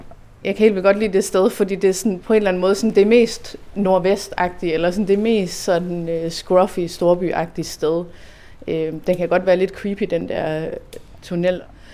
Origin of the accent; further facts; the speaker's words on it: Viby, Central Denmark Region, Denmark; Jeg er vokset op i Viby, syd for Aarhus.